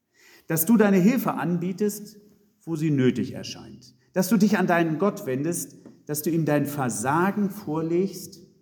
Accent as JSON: {"language": "German", "town": "Uelzen", "region": "Lower Saxony", "country": "Germany", "tie": "born or raised there", "said": "Ich sehe mich noch in Uelzen auf der Empore meiner Heimatgemeinde im Chor stehen, als relativ junger Mensch."}